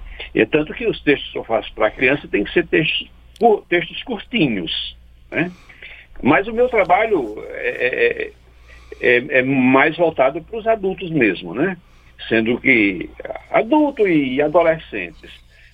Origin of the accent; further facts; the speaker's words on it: Ceará, Brazil; Eu fui alfabetizado lendo cordel. Eu sou do interior do Ceará, mas da zona rural. E lá onde eu morava não tinha escola.